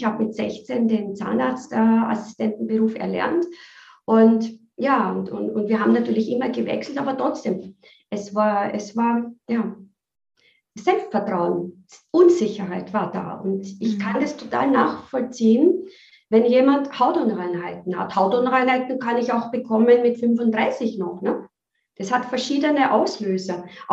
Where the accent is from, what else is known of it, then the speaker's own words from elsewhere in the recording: Vienna, Austria; ich bin aus Österreich, aus Wien